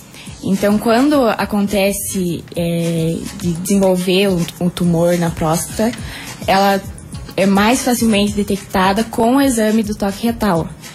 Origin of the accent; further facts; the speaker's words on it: Guarapuava, Paraná, Brazil; Eu sou aqui de Guarapuava mesmo.